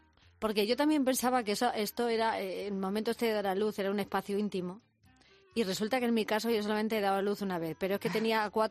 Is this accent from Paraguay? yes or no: no; Pedro Muñoz, Castilla-La Mancha, Spain; para la gente de mi pueblo de Pedro Muñoz